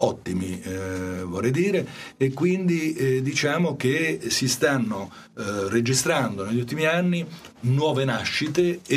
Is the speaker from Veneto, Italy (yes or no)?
no; Milan, Lombardy, Italy; born there; now in Rome, Italy; Sono forse l'unico che non ha sangue meridionale. Sono milanese di nascita, romano d'adozione, ma ho una moglie pugliese.